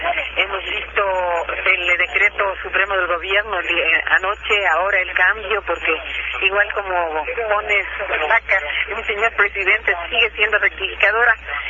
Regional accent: Latacunga, Cotopaxi, Ecuador; como los tacungueños, hacer sentir que somos ecuatorianos, que somos país

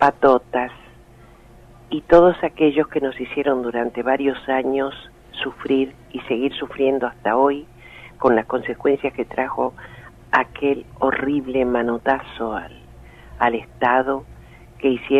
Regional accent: Argentina; Eso realmente me avergüenza como argentina.

